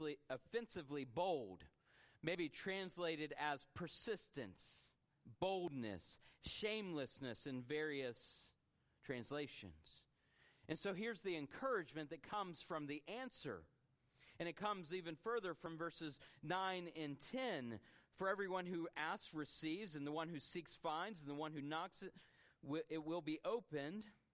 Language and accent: English; the South, United States; we could watch college football because we are from the South